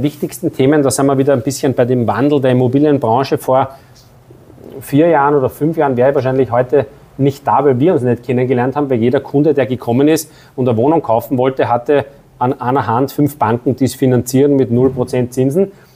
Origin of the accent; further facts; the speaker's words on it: Retz, Lower Austria, Austria; Ich eröffne jetzt in meiner alten Heimat in Retz ein weiteres Büro.